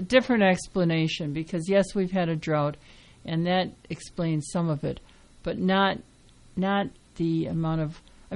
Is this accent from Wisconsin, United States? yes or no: yes; Wisconsin, United States; I grew up in Wisconsin, and we used to skate on the what we called the ponds or the creek too, the creeks or the creeks.